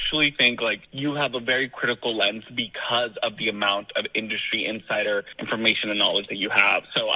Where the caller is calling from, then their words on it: New York, United States; I'm calling from New York.